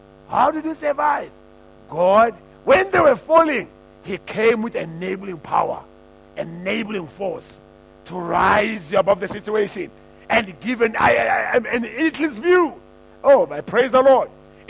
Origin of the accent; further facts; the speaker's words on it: South Africa; we are South African, but we are not all the same.